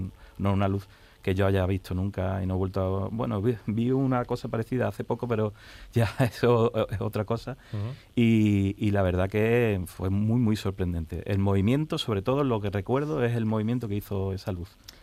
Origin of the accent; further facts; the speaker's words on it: Seville, Andalusia, Spain; De Sevilla.